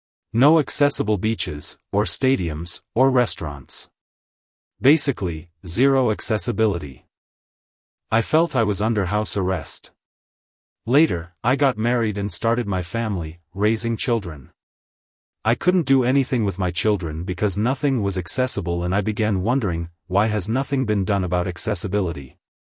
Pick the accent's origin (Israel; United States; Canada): Israel; Ramat HaSharon, Central District; English is a second language; I am from Ramat Hasharon, Israel.